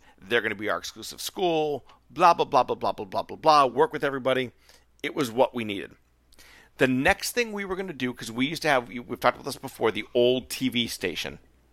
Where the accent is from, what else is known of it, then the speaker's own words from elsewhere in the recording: North Reading, Massachusetts, United States; oh, yeah, I grew up in North Reading.